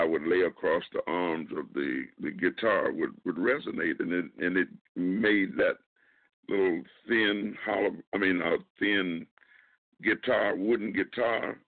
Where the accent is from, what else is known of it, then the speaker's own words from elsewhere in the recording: Groveland, Florida, United States; This barbershop in my hometown of Groveland, Florida, I was a little kid, used to going in the barbershop and getting my hair cut on